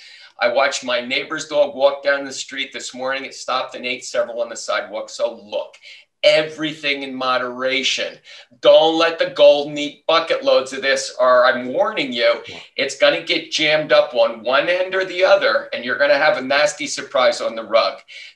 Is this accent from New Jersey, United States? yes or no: yes; New Jersey, United States; accent: Jersey; well, you know, I'm from Jersey, so I know a little bit of the Jersey talk still.